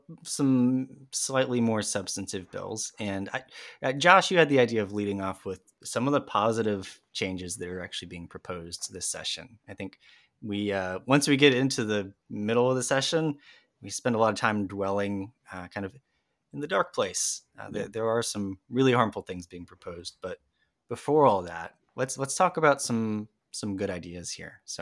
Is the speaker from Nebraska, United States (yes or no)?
no; South Carolina, United States; And even growing up in South Carolina, I think a lot of people didn't realize that, you know, Gullah Gullah Island is referring to real people in a real place.